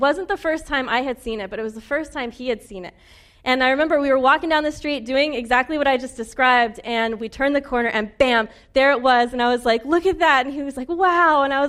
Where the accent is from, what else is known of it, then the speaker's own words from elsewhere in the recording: New York, United States; also born or lived in Midwest / Scotland; I didn't grow up here. I'm not a native New Englander. I grew up in New York.